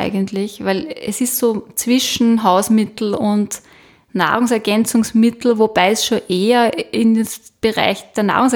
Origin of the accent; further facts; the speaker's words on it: Lower Austria, Austria; Ich bin aus dem Waldviertel, da sagt man Thermophor.